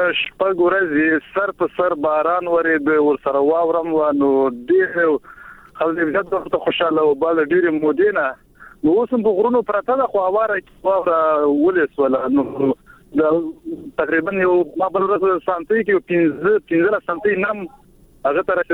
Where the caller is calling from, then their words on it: Kelagai, Baghlan, Afghanistan; ما د بغلان نه کېلګي سیمه